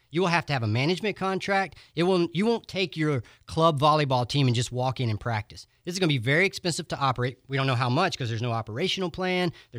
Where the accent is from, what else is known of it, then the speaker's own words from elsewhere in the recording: Grand Ridge, Florida, United States; Now, I'm from Grand Ridge, which is just east of Marianna, and we only have three kind of people in Grand Ridge.